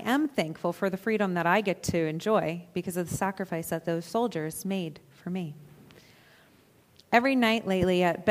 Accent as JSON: {"language": "English", "country": "United States", "said": "I'm American, so I took some time to look up what exactly Remembrance Day is for"}